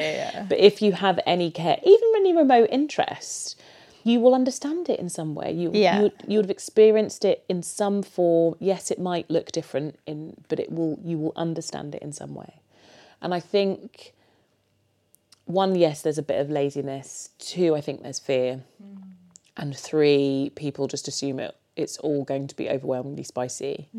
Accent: London, United Kingdom; Oh, I feel like you can really tell that one, I'm from London and that I'm I'm British Caribbean for sure.

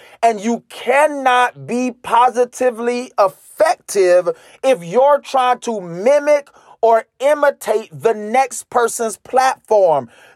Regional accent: Hazelhurst, Georgia, United States; I'm from Hazelhurst, Georgia. The Hurst, the nine, the city. Don't play with us.

